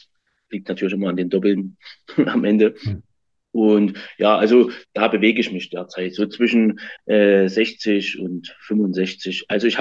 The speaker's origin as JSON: {"language": "German", "town": "Gera", "region": "Thuringia", "country": "Germany", "said": "Also ich bin aus Thüringen in Gera."}